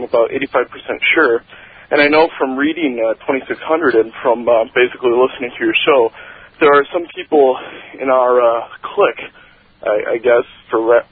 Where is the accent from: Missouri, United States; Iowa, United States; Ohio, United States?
Iowa, United States; I'm from Iowa.